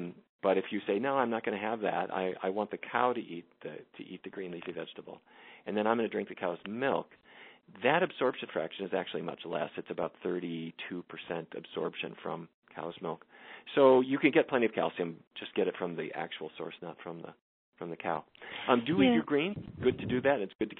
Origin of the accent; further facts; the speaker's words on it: North Dakota, United States; where I grew up in near the Canadian border, there was not so much of it